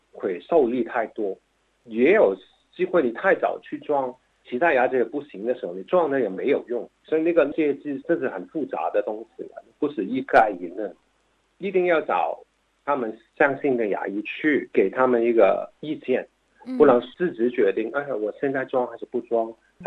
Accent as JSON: {"language": "Chinese", "country": "China", "said": "我们中国人呢，老人呢很喜欢吃硬的东西"}